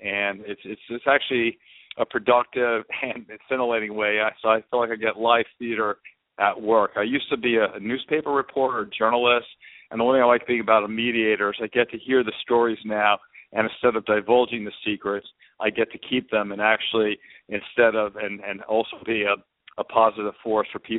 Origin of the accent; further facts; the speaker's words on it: Northeast, United States; now in Atlanta, United States; I'm from the New York, New England area. I live in Atlanta now.